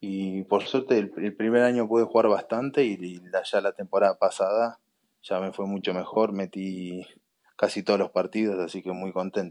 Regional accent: Mar del Plata, Buenos Aires Province, Argentina; Aunque yo soy de Mar del Plata y amo Punta Mogotes, toda mi ciudad

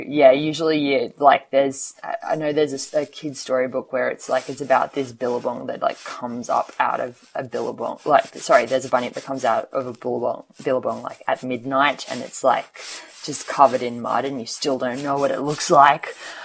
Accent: Australia; because I'm Australian

